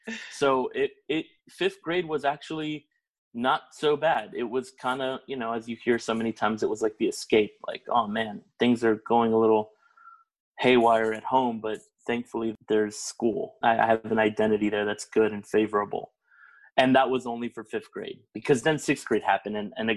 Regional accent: South Miami, Florida, United States; the reason that I talked about how it was growing up in South Miami, Florida, is because here it was everything different.

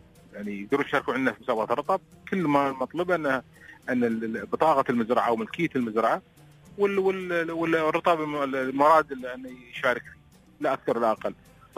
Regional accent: United Arab Emirates; عندنا في الإمارات

